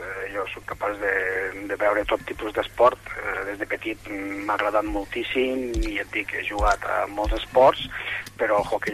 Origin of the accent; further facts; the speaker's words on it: Lleida, Catalonia, Spain; soc lleidatà i això, en sigui molt orgullós